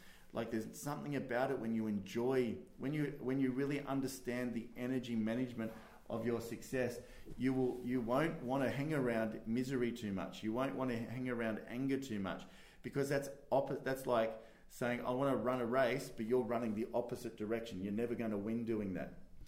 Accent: Maroubra, New South Wales, Australia; I grew up in Maroubra, and Maroubra was some wealthy people, some poor people, mostly poor people back then, but middle class and a few wealthy-ish people.

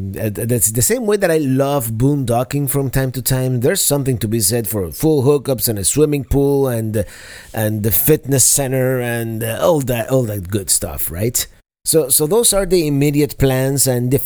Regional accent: Florida, United States; I've kind of neglected my home state of Florida for a long time

